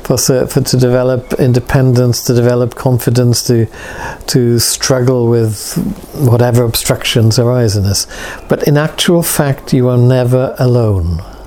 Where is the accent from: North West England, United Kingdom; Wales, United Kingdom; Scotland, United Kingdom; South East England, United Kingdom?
Wales, United Kingdom; because I'm Welsh and imaginative, and I can get very carried away.